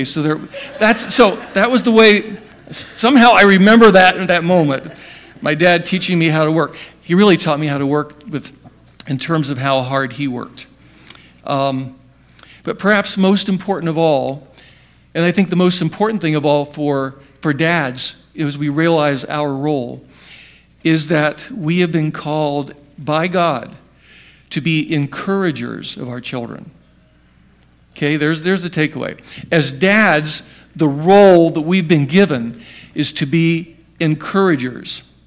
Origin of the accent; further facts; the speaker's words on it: Hampton, Virginia, United States; we happened to go to Southern Virginia, down right near Norfolk, Hampton, Virginia, where my hometown at that time was.